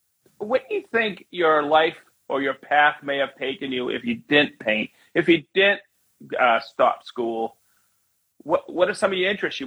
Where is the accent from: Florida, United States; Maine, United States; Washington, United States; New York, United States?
Maine, United States; Growing up in Maine, it was like everybody had a sawmill down the road, you know?